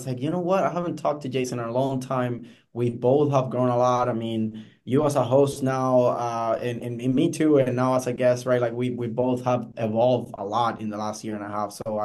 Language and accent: English; Puerto Rico; now in United States; I'm originally from Puerto Rico, got recruited with the Air Force, and that's how I got to the States.